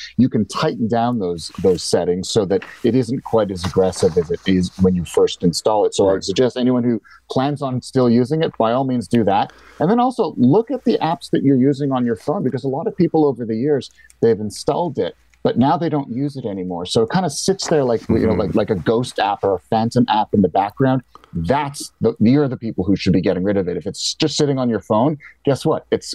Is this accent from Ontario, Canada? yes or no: no; Montreal, Quebec, Canada; now in London; I am originally from Montreal, but today I'm back home in London.